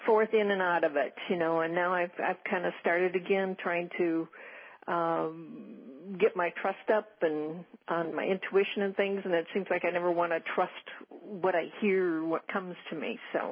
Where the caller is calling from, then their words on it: California, United States; I'm in California.